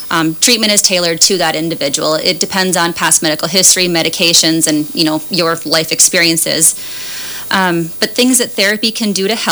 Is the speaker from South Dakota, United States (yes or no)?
yes; Madison, South Dakota, United States; I grew up here in Madison. I did not make it very far from home.